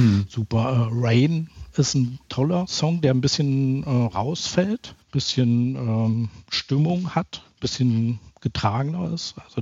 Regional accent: East Germany, Germany; Ich bin in der DDR groß geworden, da wurden die dann halt mehrfach überspielt.

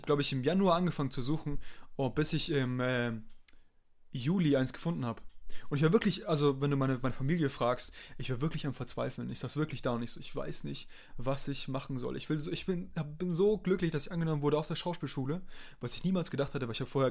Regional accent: Singen, Baden-Württemberg, Germany; als ich in Singen war, also da, wo wir herkommen, wir kommen eigentlich ursprünglich aus dem Bodensee, vom Bodensee

